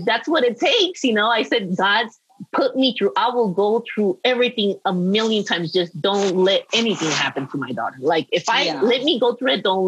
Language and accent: English; United States; And I'm like, wait, but I'm an American, you know, and you hear as a little girl, like the American dream